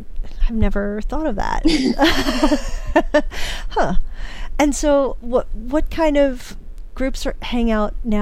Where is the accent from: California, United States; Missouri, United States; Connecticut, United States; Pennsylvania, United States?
Pennsylvania, United States; Pittsburgh; I'm from Pittsburgh area, and I went to Kutztown University